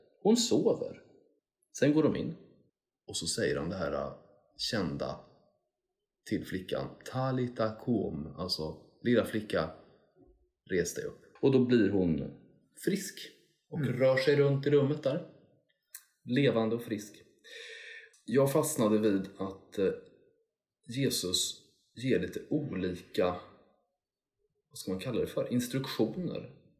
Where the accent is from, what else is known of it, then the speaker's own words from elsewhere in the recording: Sweden; Och jag är också svensk, jag dricker det här ganska tråkiga svenska kaffet.